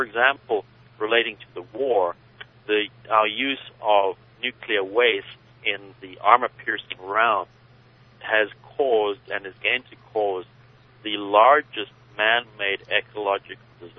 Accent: South Africa; born there; moved away; I was born in South Africa

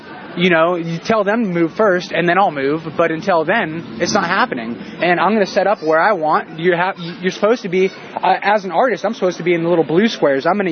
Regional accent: California, United States; I am. I'm from the East Bay. I've been out here for about 4 years, but doing my art for about 2 months now.

